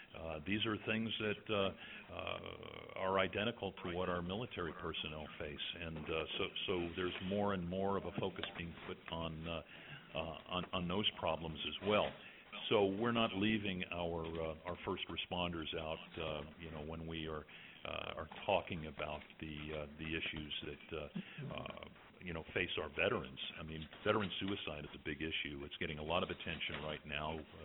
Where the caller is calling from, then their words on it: Indianapolis, Indiana, United States; I'm calling from our headquarters at Indianapolis, Indiana.